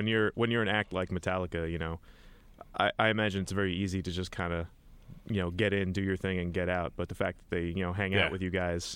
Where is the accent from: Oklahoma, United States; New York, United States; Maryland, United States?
New York, United States; Yeah, we in New York, we just say it the way we want, and to hell with everybody else, right?